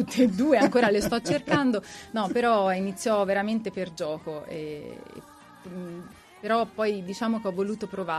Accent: Gallina, Tuscany, Italy; born there; now in Arezzo, Italy; Io adoro Arezzo, è la città che mi ha adottato, però sono nata in un paesino nel cuore della Val d'Orcia, provincia di Siena, che si chiama Gallina.

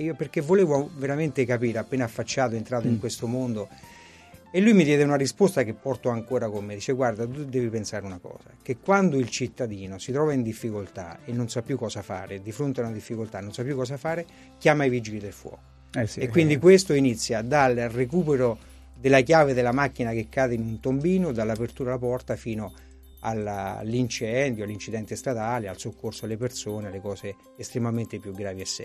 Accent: Todi, Umbria, Italy; Io vivo e provengo da Todi, in provincia di Perugia

